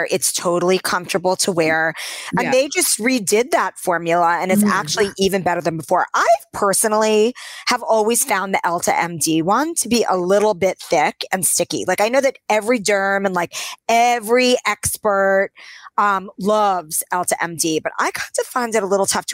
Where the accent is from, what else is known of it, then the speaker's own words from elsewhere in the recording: New York City, New York, United States; I grew up in New York City. It's kind of impossible to not see roaches, but you really hate them.